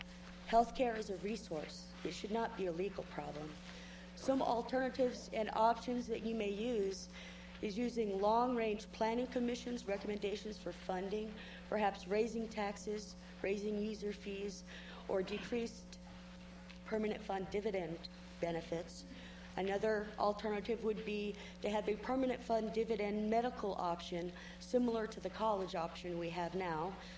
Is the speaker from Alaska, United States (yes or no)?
yes; Ketchikan, Alaska, United States; I am from Ketchikan, Alaska.